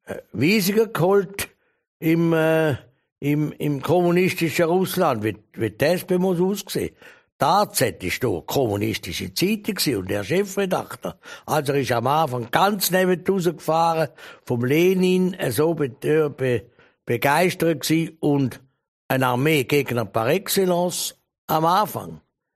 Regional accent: Schaffhausen, Switzerland; Wir sind auf dem Rival aufgewachsen. Da hat man natürlich das verfolgt, was da in Schaffhausen geht.

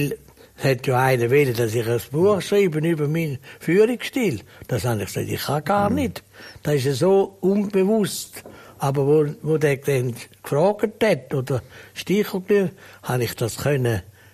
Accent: Switzerland; Wir sind Schweizer.

